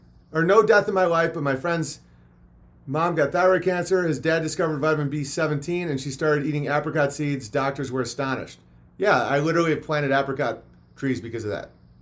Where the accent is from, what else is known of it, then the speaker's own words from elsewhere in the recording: Colebrook, United States; A good portion of my generation in my hometown of Colebrook has died from painkillers and dope, not one from this big pandemic.